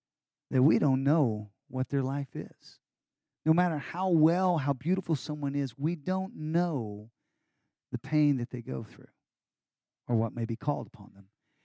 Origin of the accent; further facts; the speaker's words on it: Texas, United States; Because I'm a guy from Texas and I don't show anybody that I got problems.